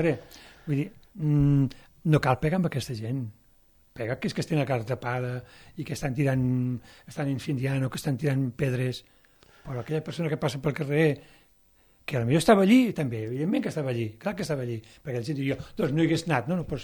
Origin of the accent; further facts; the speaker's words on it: Catalonia, Spain; soc català però tonto no